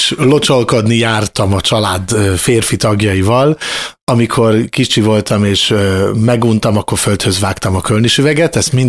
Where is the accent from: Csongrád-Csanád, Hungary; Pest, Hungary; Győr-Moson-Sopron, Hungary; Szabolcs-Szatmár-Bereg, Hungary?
Pest, Hungary; Máriabesnyő; Pedig én Mária Besei származású vagyok, és ugye az már az inkább ilyen galgamenti kultúrkörhöz tartozik, és vagy hát néprajzi tájegységhez